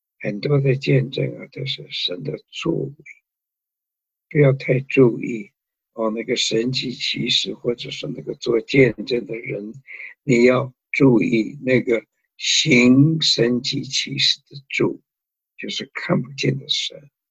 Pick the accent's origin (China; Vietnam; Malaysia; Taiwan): China; 我们中国人对于宝贝的观念就是你要什么就有什么。